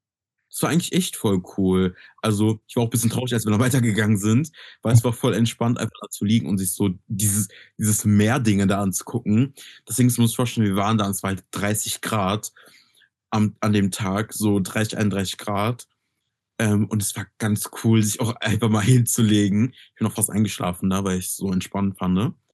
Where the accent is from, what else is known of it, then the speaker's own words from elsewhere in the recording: Bottrop, North Rhine-Westphalia, Germany; also ich bin ja aus Bottrop, ne?